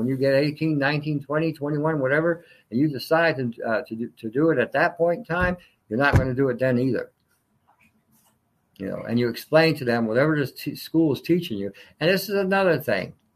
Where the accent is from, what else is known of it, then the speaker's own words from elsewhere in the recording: Canada; I picked on Canada because I'm Canadian.